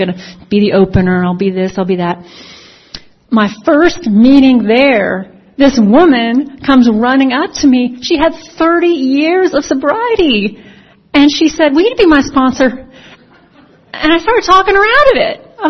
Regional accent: New York, United States; And look, I'm a New Yorker who was like an atheist.

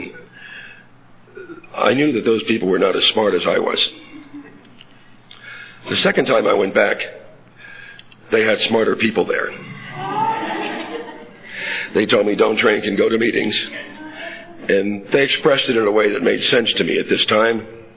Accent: New Jersey, United States; I grew up in New Jersey among very heavy drinking non-alcoholics

